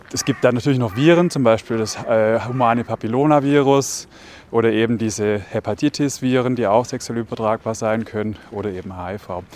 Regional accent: Switzerland; Bei uns in der Schweiz

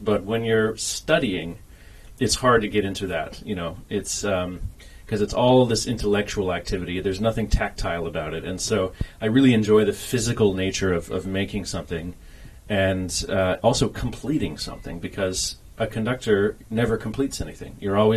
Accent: Midwest, United States; now in Vancouver, Canada; So I grew up in the Midwest, but I currently live in Vancouver, where I'm the associate conductor of the Vancouver Symphony.

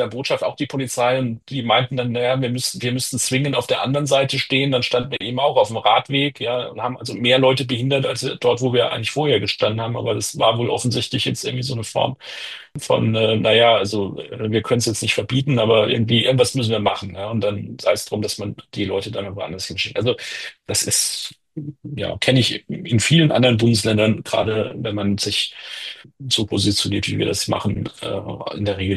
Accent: Germany

